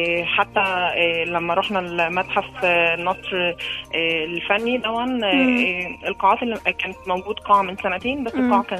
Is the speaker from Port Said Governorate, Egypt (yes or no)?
yes; Port Said, Port Said Governorate, Egypt; فاحنا مش متوفر اصلا عندنا في بورسعيد قاعات